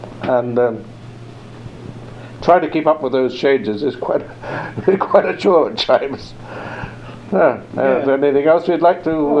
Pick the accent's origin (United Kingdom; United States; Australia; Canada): United Kingdom; London; born there; Well, we lived when I was born in London. Actually, I was born at New Cross Gate, which is almost within the sound of Blue Bells.